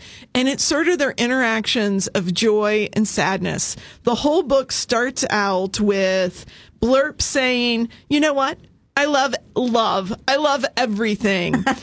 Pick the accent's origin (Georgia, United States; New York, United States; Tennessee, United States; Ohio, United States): Ohio, United States; Chesapeake; as many of you know, I come from Chesapeake, Ohio, which is right on the river between Huntington, West Virginia.